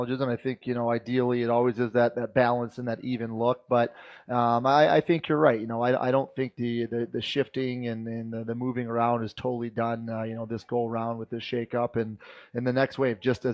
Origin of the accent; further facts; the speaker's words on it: Michigan, United States; I grew up in Michigan. So, you know, I have many years as a young kid going down to Joe Louis